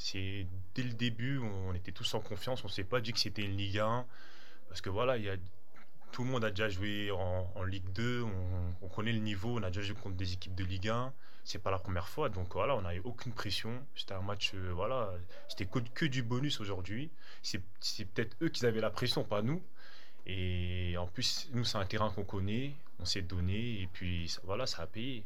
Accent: Paris, Île-de-France, France; vu que moi j'ai grandi à Paris, je suis parisien

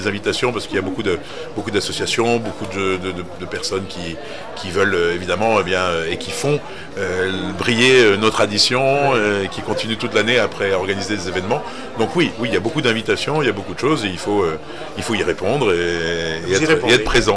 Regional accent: Monaco; born there; Voilà, et donc, moi, je suis né à Monaco.

